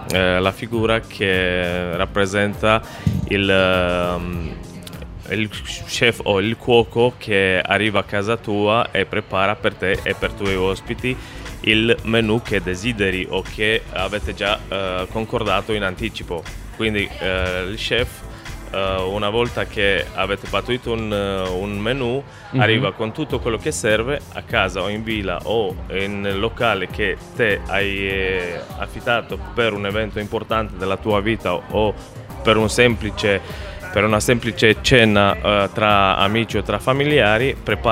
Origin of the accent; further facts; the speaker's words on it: Romania; Italian is a second language; visto le mie origini, vengo dalla Romania.